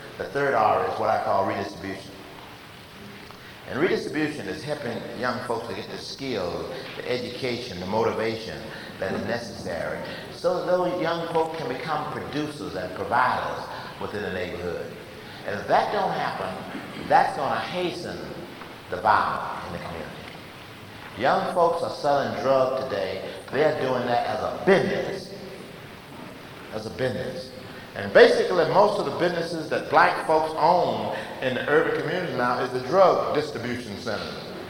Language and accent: English; the South, United States; accent: southern; Anything you misunderstood with my southern accent, you might have missed something.